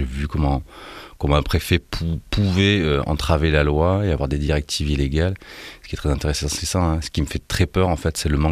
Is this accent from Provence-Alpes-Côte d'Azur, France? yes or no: yes; Nice, Provence-Alpes-Côte d'Azur, France; Je suis dans un quartier qui s'appelle l'Ariane, à Nice. Donc c'est un quartier très populaire. Donc c'est vrai que j'étais à l'école avec des Noirs, des Arabes.